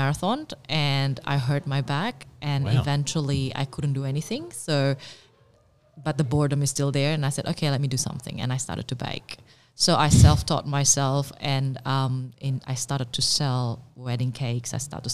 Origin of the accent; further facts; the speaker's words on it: Indonesia; born there; English is a second language; So I was born in Indonesia, and I did my college in Singapore.